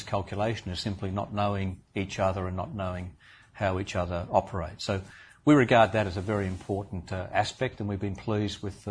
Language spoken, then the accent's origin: English; Australia; I'm an Australian minister travelling, so I make myself available to Australian journalists both here and in Australia.